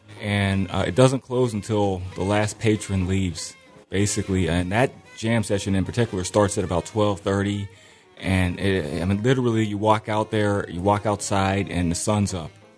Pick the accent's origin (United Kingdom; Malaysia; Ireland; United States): United States; Pittsburgh, Pennsylvania; That was always a treat for me, especially when people found out I was from Pittsburgh.